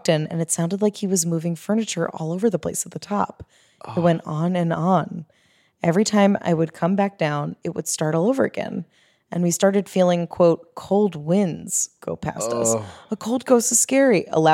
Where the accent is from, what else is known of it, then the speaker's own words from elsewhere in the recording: Washington, United States; now in Tucson, United States; My wife and I live in Tucson, but go back home to Washington State during the summer.